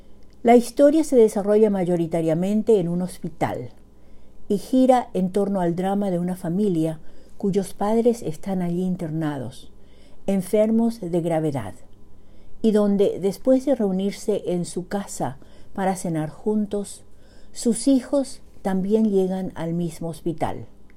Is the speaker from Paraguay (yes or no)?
yes; Paraguay; now in Bedford, United States; llego hasta ustedes desde Bedford, Massachusetts, con otro relato de la cosecha narrativa de mi país natal, Yeretamí, Paraguay, corazón de América del Sur.